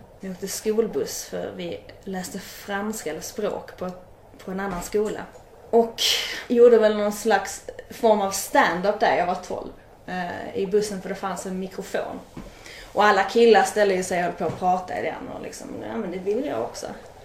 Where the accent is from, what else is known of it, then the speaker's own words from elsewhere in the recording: Västra Karaby, Skåne, Sweden; now in Lund, Sweden; Jag är snart 26 och jag är från Lund. Nej, egentligen från början så är jag från Västra Karaby.